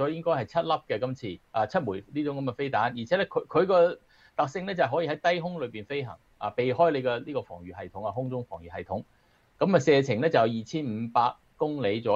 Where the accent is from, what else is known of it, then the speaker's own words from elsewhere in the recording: United States; 即係你知我哋美國人就講呢個 play chicken 啦